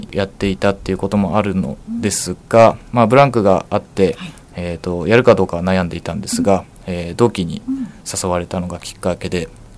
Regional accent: Chigasaki, Kanagawa, Japan; はい、私は茅ヶ崎市出身ですので

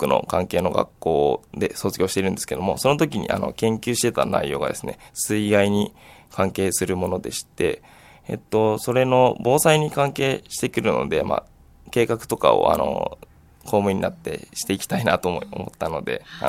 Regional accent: Hiratsuka, Kanagawa, Japan; also born or lived in Shiga / Odawara; 生まれは滋賀県の方でして、で、5歳ぐらいまでは小田原に住んでたんですけども、それからずっと平塚の方に住んでます。

